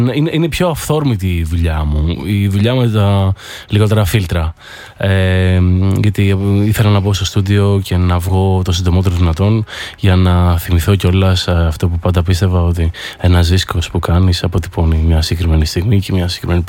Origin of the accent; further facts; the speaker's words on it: Athens, Attica, Greece; Είμαι Αθηναίος, ναι.